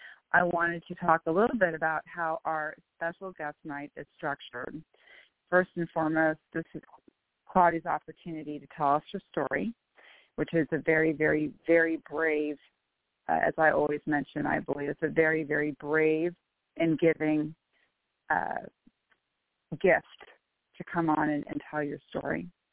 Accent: Bellevue, Washington, United States; I am from Bellevue, Washington

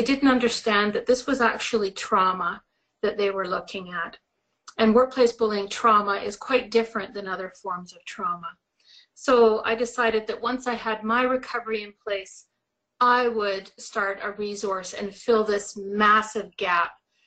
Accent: Edmonton, Alberta, Canada; But when I am from Edmonton, Alberta, just to clarify

